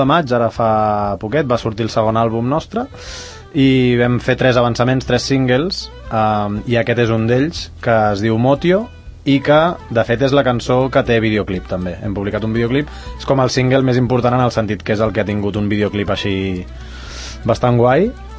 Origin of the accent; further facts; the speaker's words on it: Catalonia, Spain; nosaltres som catalans, escrivim en català, en anglès, en italià.